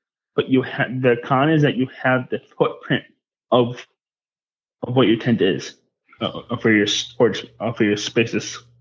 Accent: New England, United States; Growing up in New England, you kind of have to learn to drive in the snow.

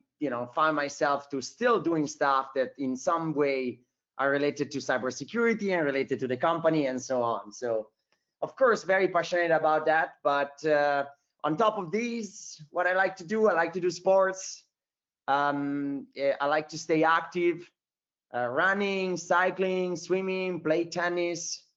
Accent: northern Italy, Italy; English is a second language; moved away; So I'm originally from Italy. So lived in many countries in my life, but born and raised up in the north of Italy, very close to the border between Italy and Switzerland.

